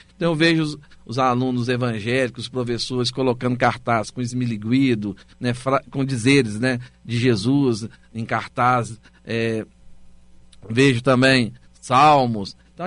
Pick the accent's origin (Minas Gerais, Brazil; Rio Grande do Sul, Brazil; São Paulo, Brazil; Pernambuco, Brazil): Minas Gerais, Brazil; Então, por exemplo, eu sou mineiro. Bom, eu não sabia que eu tinha um sotaque carregado, né? A minha mineridade era tão forte